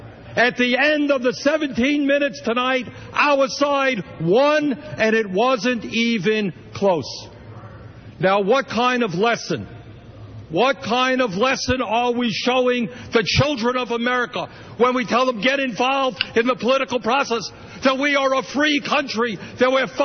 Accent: Vermont, United States; I'm from Vermont.

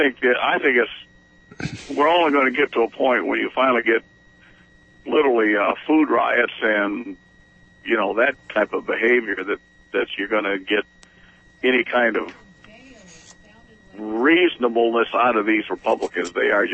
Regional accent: Toledo, Ohio, United States; Well, I'm not from Kenton. That's why. I'm from Toledo, and I'm a screaming liberal in a town that just has no clue.

